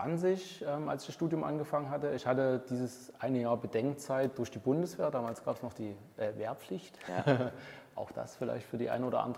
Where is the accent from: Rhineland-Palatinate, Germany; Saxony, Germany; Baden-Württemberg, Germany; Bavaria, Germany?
Saxony, Germany; Auerbach; ursprünglich komme ich aus dem Vogtland, aus einem schönen Vogtland, aus einer Kleinstadt Auerbach. Der ein oder andere wird es vielleicht kennen, ist zwischen Plauen und Zwickau. Bin dort behütet aufgewachsen an der Stelle. Nicht in einem Unternehmerhaushalt, sondern eher in einem Handwerkerhaushalt.